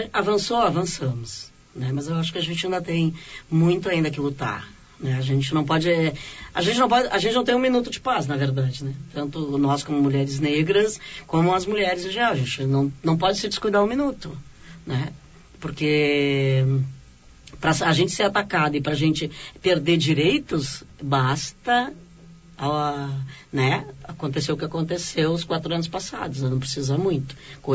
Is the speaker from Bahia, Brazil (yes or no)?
no; Rio Grande do Sul, Brazil; Eu sou da comunidade, eu sou nascida não, mas criada na Restinga, né?